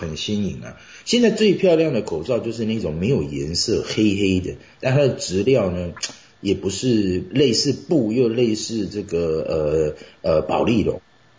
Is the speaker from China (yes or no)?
no; Taiwan; 跟我们台湾人比较一样